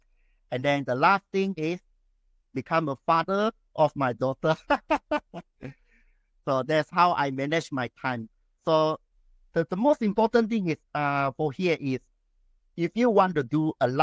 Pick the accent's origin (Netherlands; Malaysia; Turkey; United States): Malaysia; I'm the Taoist from Malaysia.